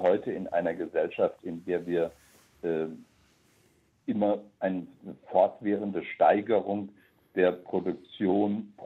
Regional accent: Baden-Württemberg, Germany; born there; seit ca. 30 Jahren. Gebürtig bin ich aus dem Südschwarzwald.

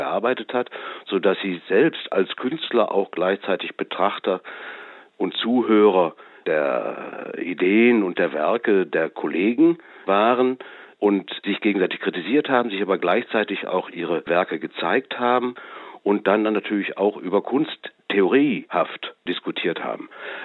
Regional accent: Cologne, North Rhine-Westphalia, Germany; Ich selber bin ja aus Köln, dort habe ich ihn kennengelernt.

